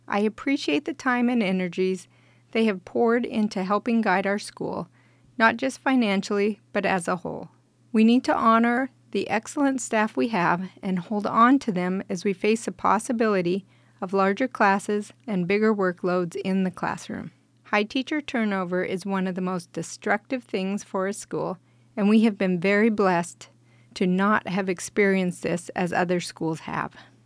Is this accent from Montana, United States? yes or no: yes; Montana, United States; now in Petersburg, United States; Growing up in Montana, I had always heard that teachers in Alaska had high pay and great retirements.